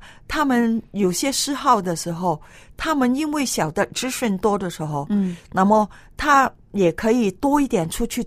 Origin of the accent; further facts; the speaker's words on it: China; 因为我们中国人就是讲的嘛